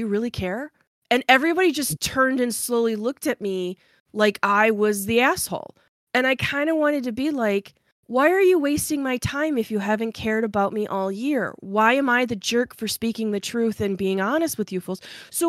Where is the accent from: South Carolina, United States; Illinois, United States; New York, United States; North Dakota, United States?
Illinois, United States; Chicago; or from my experience growing up in Chicago.